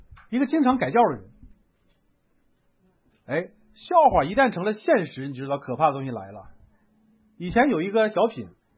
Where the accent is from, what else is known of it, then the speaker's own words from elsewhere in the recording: Xingtai, Hebei, China; 我老家河北的啊，邢台那边的